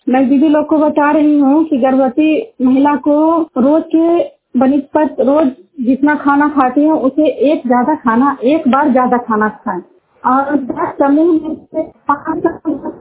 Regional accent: Juniyar, Bihar, India

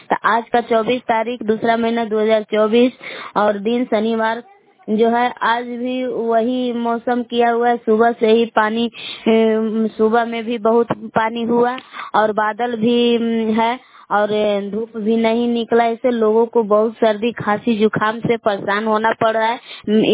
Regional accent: Bilau, Bihar, India; ग्राम बिलाऊ जिला कैमूर भभुआ के निवासी हूँ।

